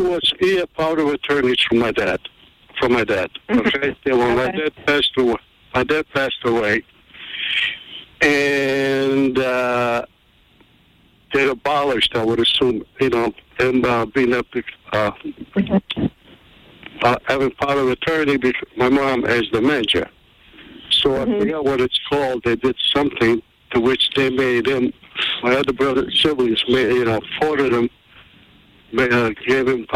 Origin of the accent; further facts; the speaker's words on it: Italy; moved away; my mom, she's an illiterate, okay, we came from Italy, and she doesn't even know how to read or write.